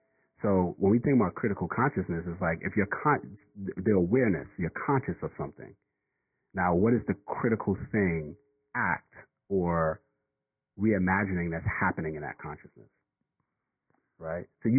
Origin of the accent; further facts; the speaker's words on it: New York City, New York, United States; Coup d'état was founded by me and … we're two kids from New York City